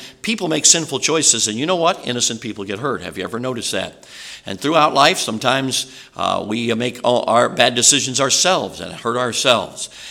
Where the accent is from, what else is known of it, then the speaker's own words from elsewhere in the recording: Chicago, Illinois, United States; also born or lived in South Carolina; so I grew up in Chicago, lived 14 years in South Carolina, so I've learned how to say y'all.